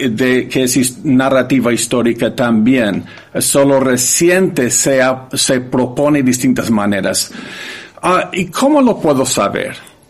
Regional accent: United States; Spanish is a second language; yo que soy norteamericano nunca he ido al Gran Cañón

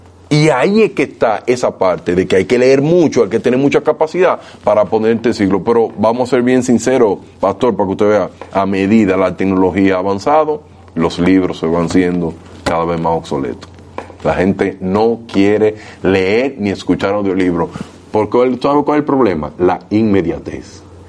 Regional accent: Dominican Republic; ¿Qué pasa en mi país, aquí en República Dominicana?

